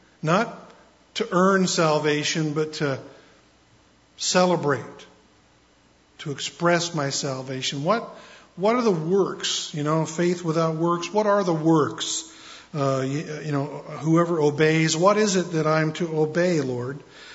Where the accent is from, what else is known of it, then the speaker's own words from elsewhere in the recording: United States; I mean, I'm an American.